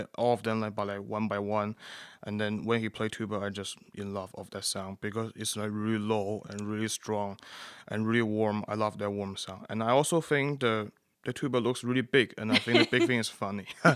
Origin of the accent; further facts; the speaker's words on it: Guangzhou, Guangdong, China; I'm from the city which we call Guangzhou in China, and that's also the city that I grew up, and that's the city where I was born. It's actually a really big city, and it's in South China.